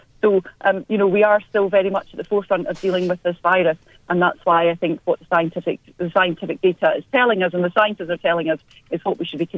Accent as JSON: {"language": "English", "region": "Scotland", "country": "United Kingdom", "said": "What I would say as a Scottish MP at Westminster"}